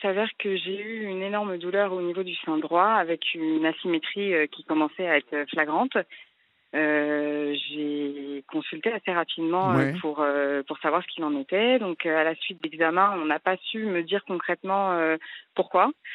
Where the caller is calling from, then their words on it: Livry-Gargan, Île-de-France, France; Alors, moi, je suis de Livry-Gargan, j'ai 33 ans.